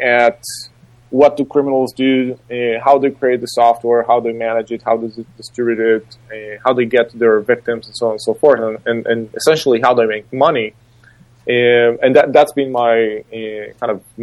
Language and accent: English; Israel; English is a second language; If you haven't figured it out by the like bad broken accent, I'm from Israel.